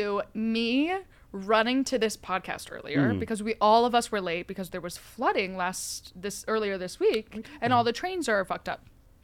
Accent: New Jersey, United States; I'm from the Jersey Shore. It's a big part of all our culture.

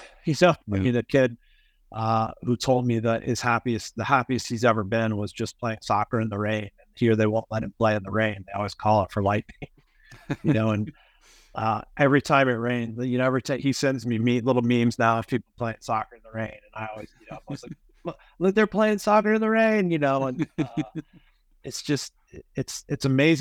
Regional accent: Kansas City, Missouri, United States; I grew up in Kansas City. I was gone for 10 years and came back

